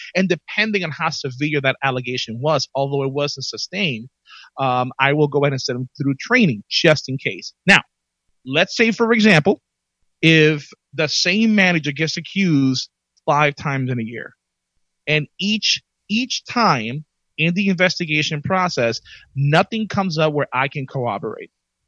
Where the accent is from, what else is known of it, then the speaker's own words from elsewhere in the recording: New York, United States; I'm from the Bronx, whatever.